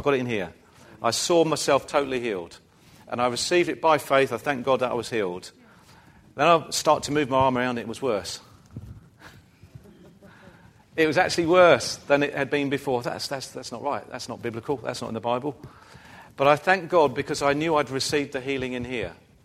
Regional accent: England, United Kingdom; We're English, some of us are English anyway, and part of our English heritage is that we tend to be quite quiet and shy and reserved.

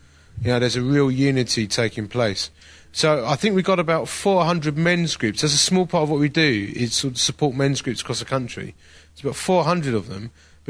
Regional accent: East of England, United Kingdom; accent: Essex; I was senior pastor at a church in Essex, as you can tell from my accent, God's own county.

